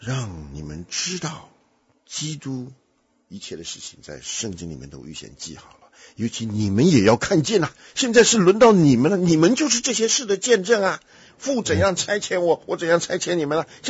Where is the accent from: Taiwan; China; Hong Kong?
Taiwan; now in United States; 我在台湾长大，又白又胖，是吧？虽然当初出来的时候还是瘦巴巴的，然后一生为非作歹，到美国来又信了主